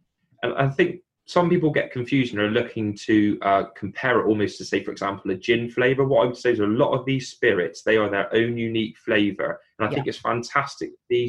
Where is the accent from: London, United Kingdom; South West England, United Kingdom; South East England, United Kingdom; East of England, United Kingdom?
South West England, United Kingdom; accent: Somerset; obviously from my accent, I'm a Somerset boy